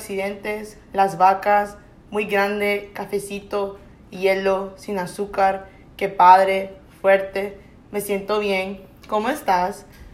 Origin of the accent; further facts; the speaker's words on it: Honduras; soy de Honduras y soy un sophomore junior